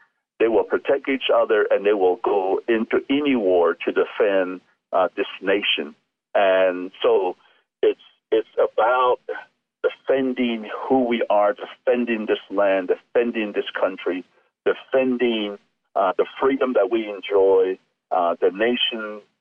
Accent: United States; first language Navajo; English is a second language; And when I was in school, and because Navajo is my first language, I would say something in Navajo immediately.

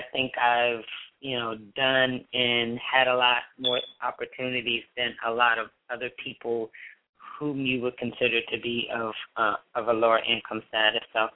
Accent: New Jersey, United States; now in Washington, United States; So I get tagged as being a Washingtonian all of the time, but the truth is that I'm originally from New Jersey.

